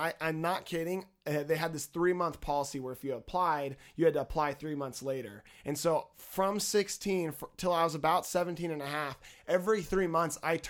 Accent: Davis, California, United States; I grew up in Davis, California.

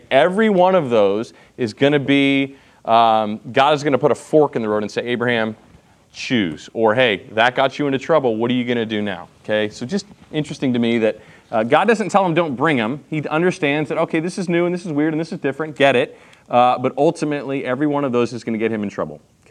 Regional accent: Clovis, United States; because we're all from Clovis and can't say things correctly in Hebrew

